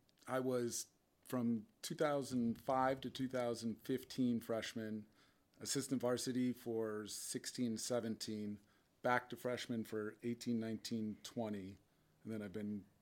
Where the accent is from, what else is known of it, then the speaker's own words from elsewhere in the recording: Westport, United States; So growing up in Westport, you get a lot of connections